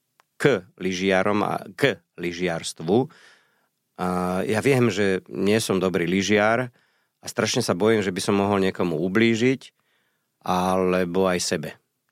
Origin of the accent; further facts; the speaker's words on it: Rovinka, Bratislava Region, Slovakia; No ja som z Rovinky a vedľa Rovinky je lužný les, tak v tom lužnom lese.